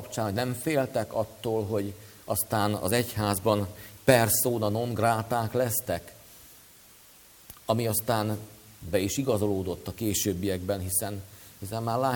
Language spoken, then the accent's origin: Hungarian; Vaja, Szabolcs-Szatmár-Bereg, Hungary; born there; Már a szeretet otthonban voltam, itt a szülőhelyemen, Vaján.